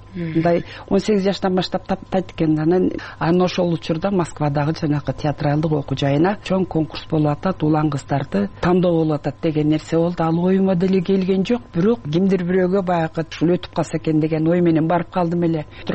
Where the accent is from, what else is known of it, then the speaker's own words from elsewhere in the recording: Tasma, Issyk-Kul Region, Kyrgyzstan; born there; Мен баягы Түп районуна караштуу Тасма айылында төрөлгөм. Анан ошол жерге келип, үчүнчү класстан баштап 7 жылдык мектепти ошол жерде окуп калдым.